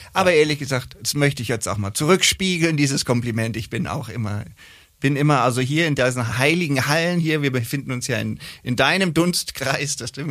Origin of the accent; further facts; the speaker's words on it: Hamburg, Germany; Ich bin Hamburger, aber für uns gibt es kein G. Ich habe auch mal in so einer Wohnung gewohnt, im Grindelhof, Grindelhof 2